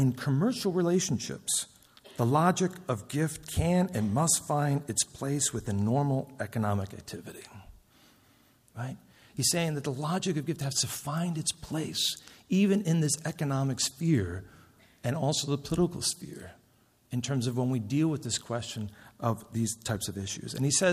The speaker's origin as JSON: {"language": "English", "region": "Minnesota", "country": "United States", "said": "I come from Minnesota, and you know in Minnesota we all like to think that we're above average"}